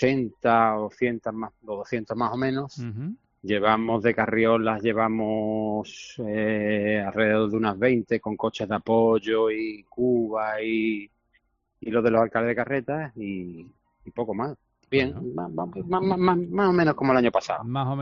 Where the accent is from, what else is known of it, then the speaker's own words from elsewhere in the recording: Torremolinos, Andalusia, Spain; aunque yo sea el hermano mayor de Fuengirola, yo soy de Torremolinos.